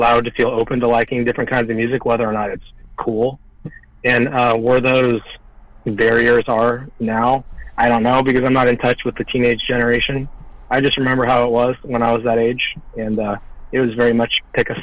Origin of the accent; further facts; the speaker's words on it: Omaha, Nebraska, United States; I mean, we grew up in Omaha and there was this huge Midwest quote-unquote emo movement going on